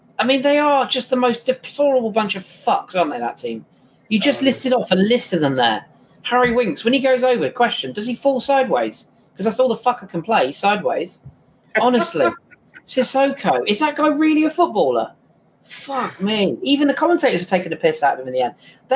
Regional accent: England, United Kingdom; We're English.

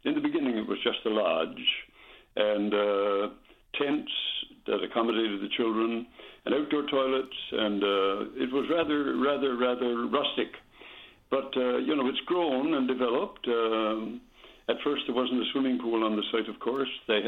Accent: Fogo, Newfoundland and Labrador, Canada; Growing up in Fogo, on Fogo Island in the 1930s and 40s

